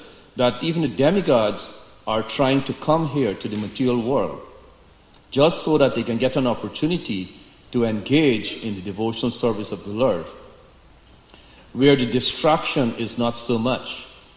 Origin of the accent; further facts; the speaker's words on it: Guyana; I know when I grew up in Guyana